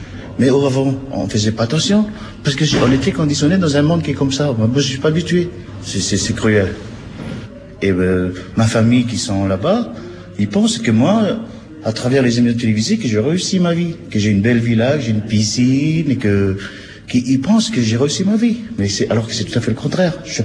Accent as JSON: {"language": "French", "country": "Vanuatu", "tie": "born or raised there", "lives_now": "France"}